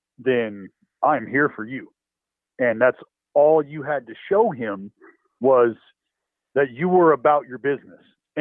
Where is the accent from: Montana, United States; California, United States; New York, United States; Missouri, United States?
California, United States; growing up in the Bay Area, like, you know who this man is, you know what he's meant to the club.